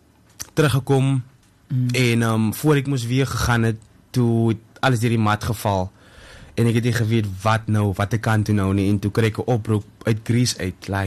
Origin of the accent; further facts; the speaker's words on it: Paarl, Western Cape, South Africa; Ek is van die Parel, yes. Ek is van die Parel. Gebore hierso.